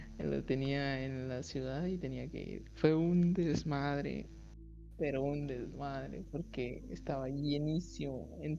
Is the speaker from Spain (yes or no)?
no; Guatemala; Entonces empezamos a hacer ahí relajo porque, pues, las palabras guatemaltecas, pues, solo las conocemos, ¿no?